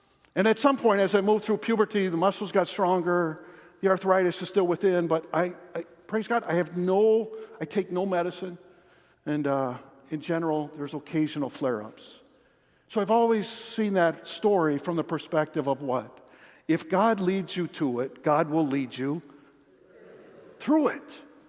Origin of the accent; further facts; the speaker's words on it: Dickeyville, Wisconsin, United States; So I'm 5 years old. I grew up in Dickeyville.